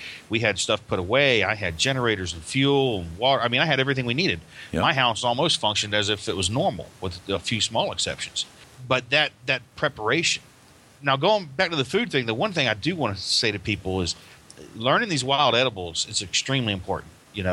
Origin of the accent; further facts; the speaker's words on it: Florida, United States; You know, I grew up here in Florida, and as a kid, I was one of those kids that went out the back door at 7 a.m. with a BB gun, and I came home at dark.